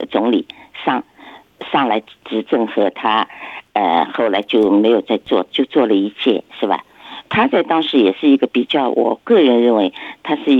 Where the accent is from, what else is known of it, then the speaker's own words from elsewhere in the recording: China; 我也是觉得这个洋人跟我们中国人是不一样的。